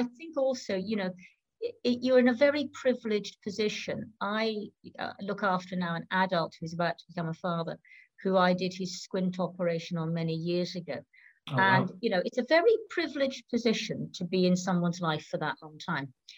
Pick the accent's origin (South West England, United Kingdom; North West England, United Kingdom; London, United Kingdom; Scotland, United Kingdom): Scotland, United Kingdom; Glasgow; Well, I'm a Scot. I was born in Glasgow and I went and trained in Edinburgh